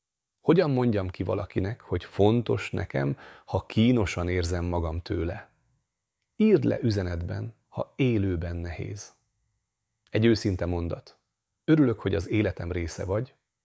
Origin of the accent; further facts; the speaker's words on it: Hungary; Tudom, magyarok vagyunk, és nálunk a szeretetet inkább pörköltel és aggódással fejezzük ki, mint szavakkal.